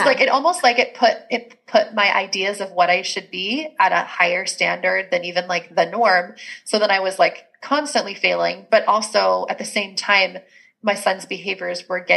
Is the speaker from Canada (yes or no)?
yes; Canada; the parenting coach. I'm Canadian. I homeschool. I have four kids.